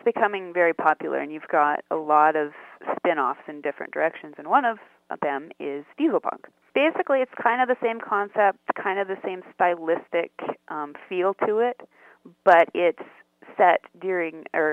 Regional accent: Scotts Bluff, Nebraska, United States; my hometown where I live now, in western Nebraska, Scotts Bluff, mm-hmm. Nebraska

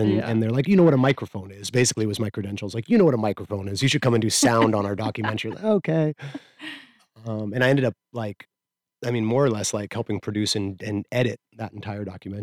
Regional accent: Vashon, Washington, United States; I grew up here in the Trolls Cottage on Vashon

